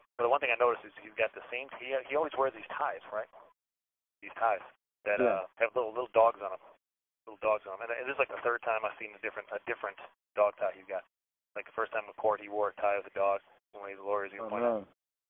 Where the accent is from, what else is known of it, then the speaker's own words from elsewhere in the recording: Chicago, Illinois, United States; And I tell him, yeah, I'm from Chicago.